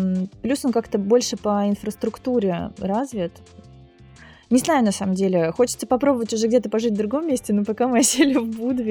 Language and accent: Russian; Moscow, Russia; now in Budva, Montenegro; Я из Москвы.